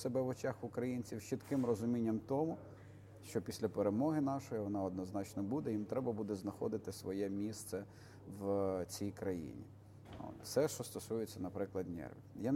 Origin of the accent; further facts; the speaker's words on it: Dubno, Rivne Oblast, Ukraine; І це відбувається не тільки в моєму рідному Дубні, неподалік Тернополя.